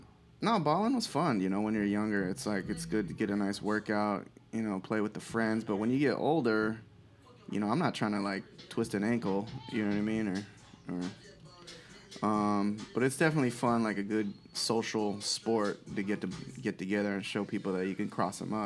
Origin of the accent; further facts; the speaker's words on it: California, United States; So I have, you know, I'm from Orange County, and it's like I have my family, I have my friends.